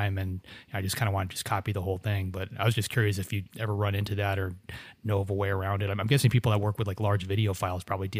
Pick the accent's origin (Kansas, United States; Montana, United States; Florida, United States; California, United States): Florida, United States; I grew up in Florida, and, you know, Ted Bundy was a big thing back when I was in high school